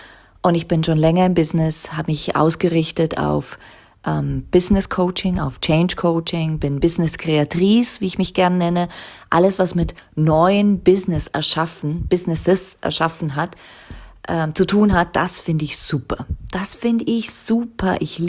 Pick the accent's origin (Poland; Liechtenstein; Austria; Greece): Liechtenstein; also born or lived in Zurich; ging dann nach Zürich, ich bin ja aus Liechtenstein ursprünglich, ging nach Zürich, habe meine vierjährige Übersetzerausbildung gemacht und habe dann gemerkt, ich will wieder zurück nach Liechtenstein.